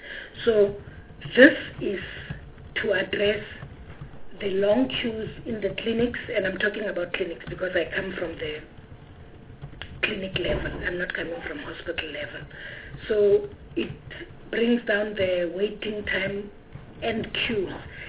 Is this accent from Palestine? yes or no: no; Tshwane, Gauteng, South Africa; I know they are only where I am because I'm from Chwane, and this is the NHI pilot area.